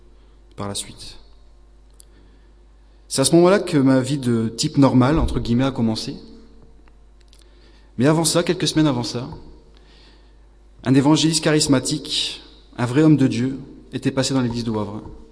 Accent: Wavrin, Hauts-de-France, France; j'ai 24 ans, je suis originaire de Wavrin, j'ai grandi ici, j'étais à l'école ici.

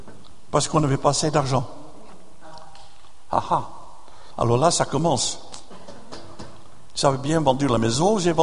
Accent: Netherlands; French is a second language; now in France; Ça m'intéressait parce que je suis de la Hollande. J'aime les jardins. Et je n'avais jamais un jardin en France.

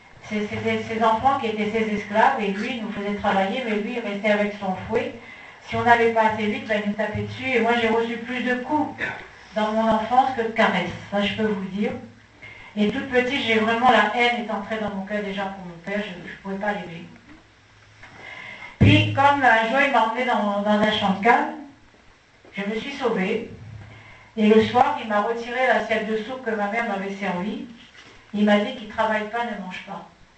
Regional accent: Central African Republic; J'ai revécu toute mon enfance en Centrafrique.

